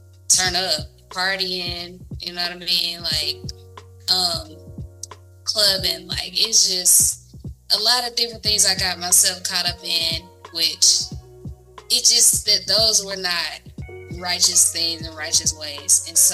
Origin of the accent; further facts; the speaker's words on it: Atlanta, Georgia, United States; So, I mean, as far as growing up in Atlanta, I love it.